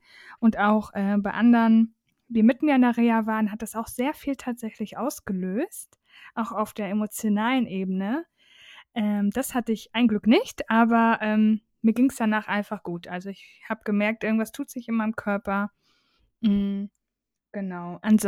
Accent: Schleswig-Holstein, Germany; Ich bin ja in Schleswig-Holstein aufgewachsen.

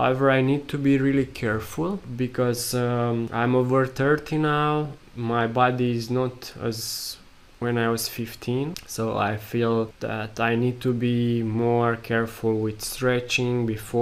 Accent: Romania; English is a second language; Unfortunately, my home country, Romania, in Eastern Europe, I don't find so many videos still online about people doing it

